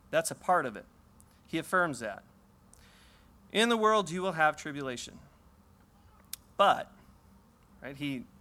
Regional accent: California, United States; I was raised out in Southern California, but my dad actually grew up in Cleveland

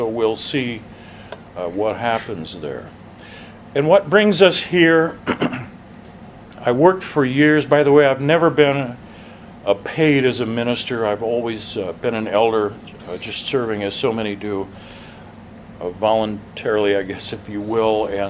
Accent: South Dakota, United States; we're from South Dakota, where we live and where I routinely serve

